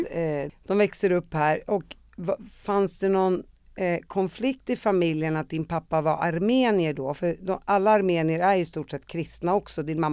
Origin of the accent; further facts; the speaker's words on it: Palestine; Så här, jag är ju palestinier.